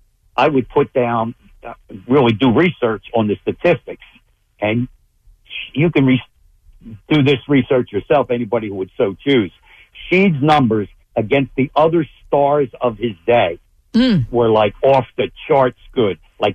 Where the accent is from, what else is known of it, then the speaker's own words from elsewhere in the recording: Philadelphia, Pennsylvania, United States; But for me, I'm partial being from Philadelphia